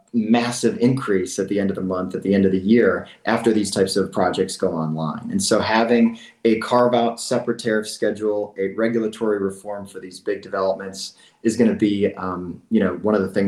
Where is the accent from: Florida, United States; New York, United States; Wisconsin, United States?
Wisconsin, United States; Racine; also born or lived in Russia; I was born halfway across the world and picked out of an orphanage from Russia at the age of two, and raised in the heart of the city of Racine, product of my public schools, product of my neighborhood.